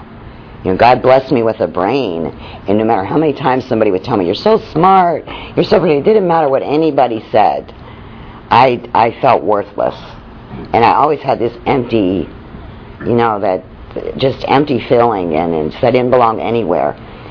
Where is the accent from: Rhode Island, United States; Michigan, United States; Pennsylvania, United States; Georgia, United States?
Pennsylvania, United States; Pittsburgh; You know, I grew up in Pittsburgh, and you know, what everybody does there is, you know, the guys work in a steel mill, and the girls get married to a guy that works in a steel mill.